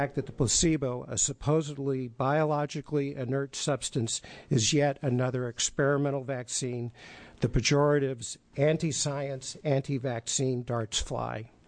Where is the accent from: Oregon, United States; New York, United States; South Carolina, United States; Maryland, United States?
Oregon, United States; Medford; I'm from Medford, Oregon. I'm a parent.